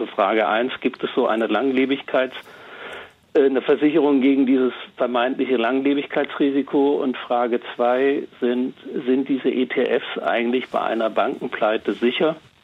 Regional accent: Kelsterbach, Hesse, Germany; Ich komme aus Kelzerbach.

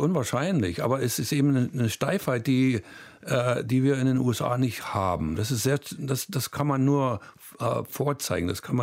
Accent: Germany; born there; moved away; Ja, das Einzige, was da drin steht, das bezeugt, dass ich von Deutschland komme. Mein Geburtsort, und da steht eben Deutschland drin.

